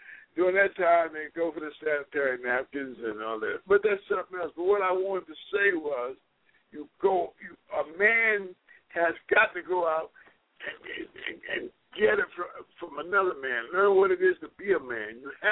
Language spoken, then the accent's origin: English; Baltimore, Maryland, United States; Growing up in Baltimore and being hanging around the crowds that I hung around, I had to, even though I knew I was a marshmallow, I had to project this thing of toughness